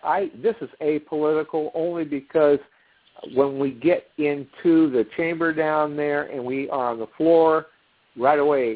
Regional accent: California, United States; Here, I'm a conservative. I'm from California.

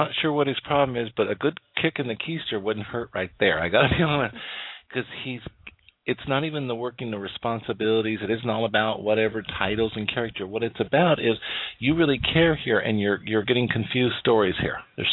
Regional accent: Rocky Mountains, United States; I come from the Rocky Mountains.

